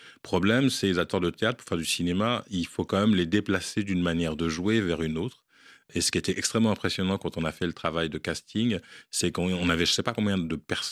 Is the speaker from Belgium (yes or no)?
no; Guadeloupe; par rapport aux Antilles, moi je suis guadeloupéen